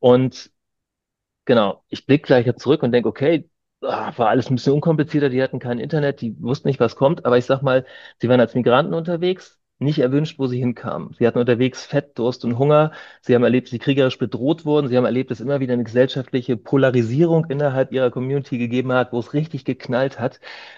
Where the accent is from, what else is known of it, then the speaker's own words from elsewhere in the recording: Hamburg, Germany; now in Ebersbach, Germany; Ich bin Hamburger Jung und das war der Ort, wo ich mein Leben verbringen wollte. Aber Gott hat andere Pläne. Heute wohne ich in Ebersbach, einem kleinen Dorf.